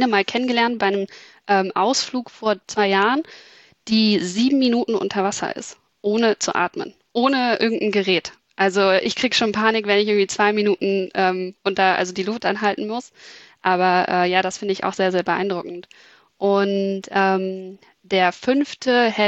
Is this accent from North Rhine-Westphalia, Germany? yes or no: no; Berlin, Germany; now in Hamburg, Germany; Ich komme ursprünglich aus Berlin, bin aber, würde ich sagen, Wahlhamburgerin, weil ich mich während des Studiums in Hamburg verliebt habe und einfach auch dann danach hier geblieben bin.